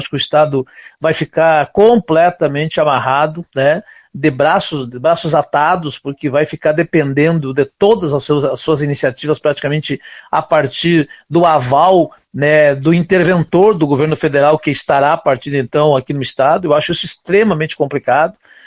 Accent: Santa Maria, Rio Grande do Sul, Brazil; eu sou de Santa Maria, mas me criei, trabalhei na roça até 18 anos, na comunidade chamada Dilermando de Aguiar, que era um distrito de Santa Maria que hoje é município.

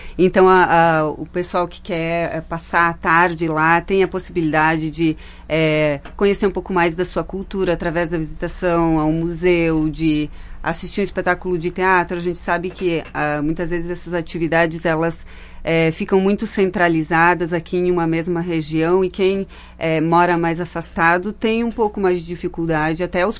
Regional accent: Garibaldi, Rio Grande do Sul, Brazil; now in Caxias do Sul, Brazil; Eu sou de Garibaldi.

